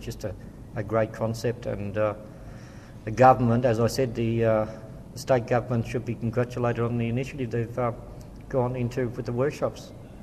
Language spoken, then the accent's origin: English; Bendigo, Victoria, Australia; born there; I was born in Bendigo.